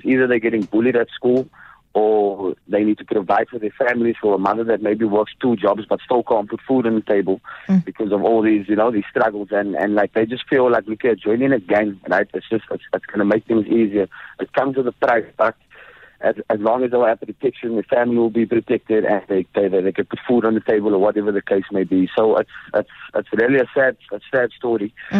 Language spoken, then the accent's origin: English; Cape Town, Western Cape, South Africa; Well, basically, you know, growing up on the Cape Flats, it's a constant war, right?